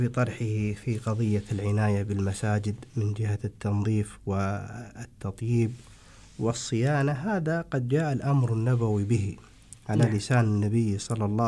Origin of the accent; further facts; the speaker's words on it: Kuwait; يعني عندنا في الكويت